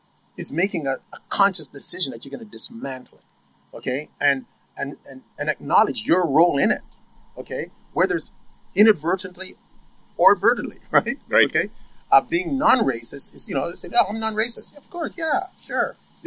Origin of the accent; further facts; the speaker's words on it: Canada; Well, I mean, you know, look, I'm Canadian, right? And I'm proud Canadian, all right?